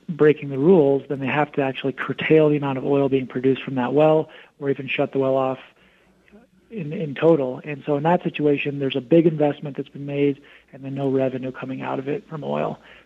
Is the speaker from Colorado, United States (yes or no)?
yes; Denver, Colorado, United States; My home state is Colorado. I'm from Denver, and I used to be in the upstream oil and gas industry